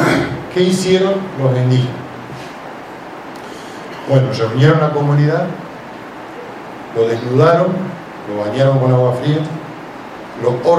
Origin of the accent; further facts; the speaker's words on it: Santa Fe, Argentina; yo soy nacido en zona guaranítica, digamos, soy de Chaco santafesino, o sea que no me es ajeno al Paraguay desde que nací, ¿eh? pero tampoco soy paraguayo